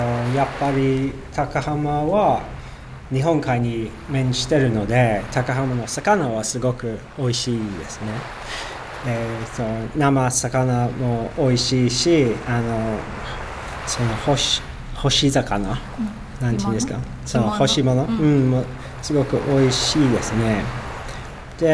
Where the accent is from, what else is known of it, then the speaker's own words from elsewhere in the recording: United Kingdom; Japanese is a second language; now in Takahama, Japan; もともとイギリス出身で、今年の3月京都市から来ました、